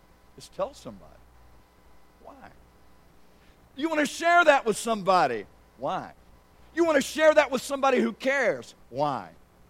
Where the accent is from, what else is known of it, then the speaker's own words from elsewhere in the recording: Alabama, United States; I'd never seen the Rocky Mountains. I grew up in South Alabama, for crying out loud. We didn't have mountains.